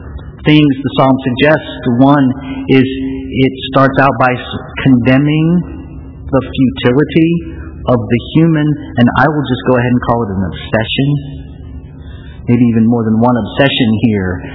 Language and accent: English; St. Louis, Missouri, United States; now in Ohio, United States; the Cardinals are my hometown team. And not many of their games are on TV here in Ohio.